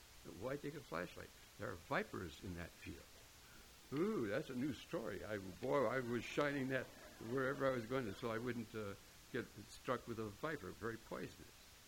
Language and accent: English; Hinckley, Minnesota, United States; As some of you remember, I grew up in Hinckley, Minnesota, where the men are men and pansies are flowers